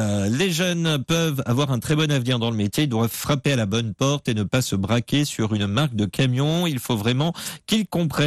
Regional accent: Hauts-de-France, France; c'est comme chez moi en Picardie.

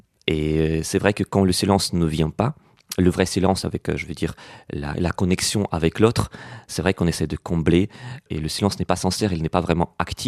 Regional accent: France; Moi, je venais de la France, donc on ne parlait pas la même langue.

